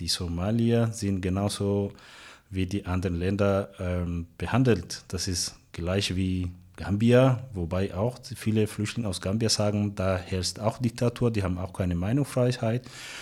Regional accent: Tanzania; now in Freiburg, Germany; Ich komme aus Tansania, seit 12 Jahren hier und ich habe hier in Freiburg Sozialarbeit studiert.

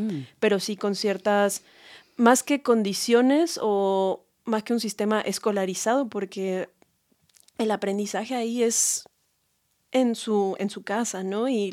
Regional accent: Mexico City, Mexico; born or raised there

